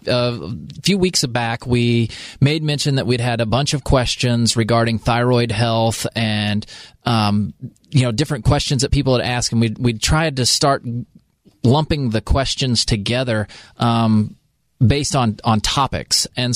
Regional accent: United States; I may mess up words. I can't help it. I'm only American.

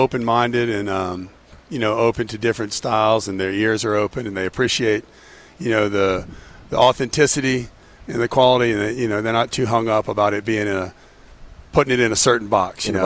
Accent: Pensacola, Florida, United States; I grew up in Pensacola, but a bunch of the guys grew up here

